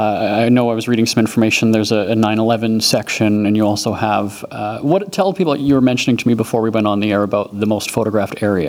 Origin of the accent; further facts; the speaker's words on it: Canada; You see, everybody, as a Canadian, my political jokes are falling flat since I've been here